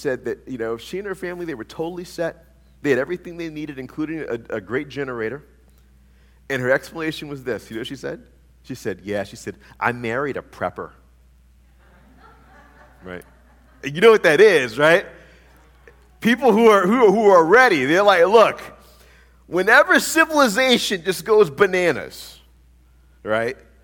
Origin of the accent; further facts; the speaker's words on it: the South, United States; Forgot where I lived. I'm sorry. I'm a Southerner, right? So many of us in the Pacific Northwest are familiar with kerosene lamps and things like that.